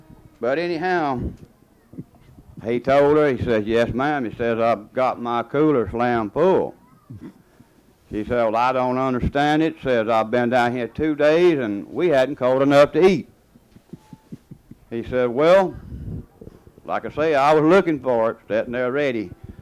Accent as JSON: {"language": "English", "town": "Steinhatchee", "region": "Florida", "country": "United States", "said": "like he told y'all, I'm from Steinhatchee. I don't know. How many of you ever been to Steinhatchee?"}